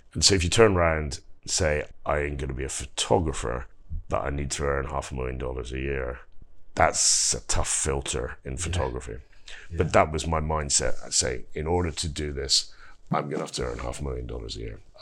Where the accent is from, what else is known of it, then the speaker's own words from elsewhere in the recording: Scotland, United Kingdom; because I'm a Scot and I was very, very nervous about the Scottish banks having overextended themselves